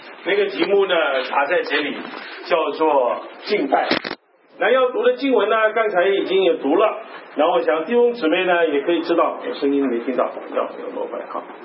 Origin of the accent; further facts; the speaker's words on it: Hong Kong; 我从香港来，你知道香港每年过年的时候有个特别的景象